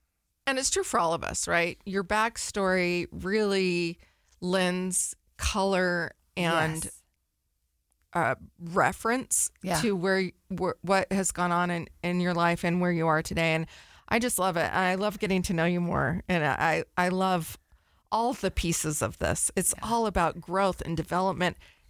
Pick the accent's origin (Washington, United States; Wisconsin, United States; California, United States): California, United States; Sacramento; now in Utah, United States; I was from Sacramento.